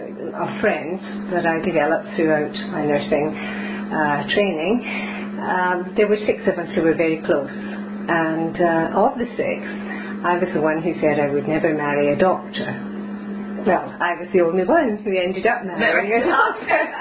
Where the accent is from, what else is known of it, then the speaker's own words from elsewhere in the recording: Glasgow, Scotland, United Kingdom; also born or lived in Edinburgh; I was born in Scotland, in Edinburgh, but was brought up in Glasgow because my father was killed during the war.